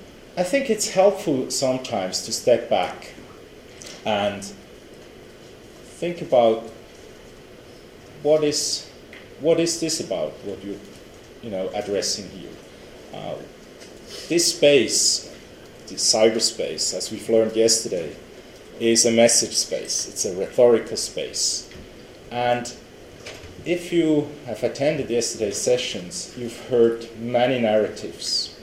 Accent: Switzerland; Switzerland. And actually, as you can read there, that's where I'm coming from. You can hear that from my accent, but also take it from my haircut, right, that I'm European.

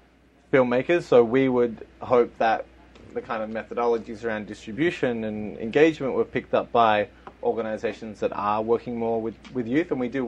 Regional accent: Australia; I'm speaking as the Australian on the team

